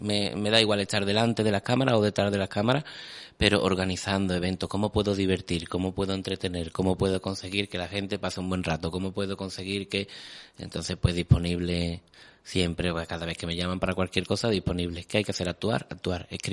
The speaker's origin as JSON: {"language": "Spanish", "town": "Marchena", "region": "Andalusia", "country": "Spain", "tie": "born or raised there", "said": "allí en mi pueblo, en Marchena, al lado de Sevilla."}